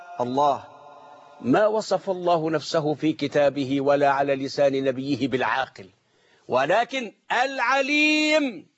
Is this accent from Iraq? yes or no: no; Egypt; المدرسة الخبيثة اللي نشأت عندنا في مصر